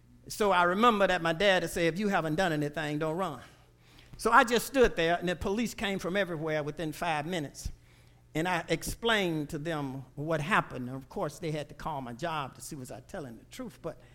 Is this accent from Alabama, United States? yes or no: yes; Alabama, United States; Growing up in Alabama, certain things happened to me